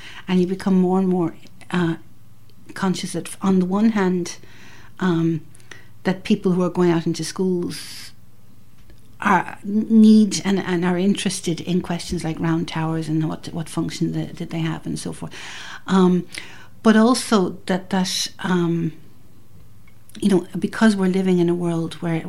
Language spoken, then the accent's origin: English; Ireland; moved away as an adult; also born or lived in New York, United States / Canada / Belgium; now in England; I was born in New York, and then I was brought up in Canada and Belgium and a little bit in Ireland, and then came back to boarding school.